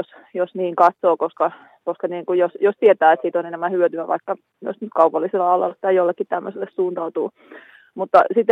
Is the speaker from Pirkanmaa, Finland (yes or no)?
yes; Tampere, Pirkanmaa, Finland; mä itse Tampereelta kotoisin, mutta olen kaksikielinen, eli olen käynyt koulun kaikki ruotsiksi.